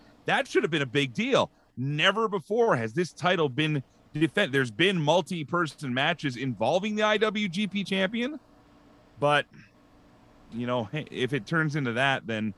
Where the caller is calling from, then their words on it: Edmonton, Alberta, Canada; In Edmonton, Alberta.